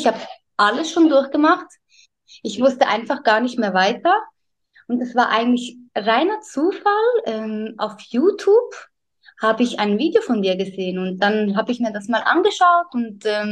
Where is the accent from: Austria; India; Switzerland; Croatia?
Switzerland; ich bin 26 Jahre alt und bin aus der Schweiz.